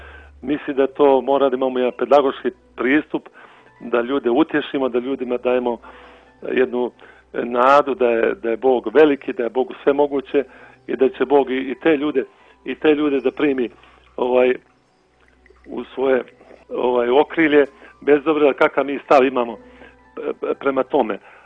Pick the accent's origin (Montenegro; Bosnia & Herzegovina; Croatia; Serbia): Montenegro; Nikšić, Nikšić Municipality; ja sam rodom iz Nikšića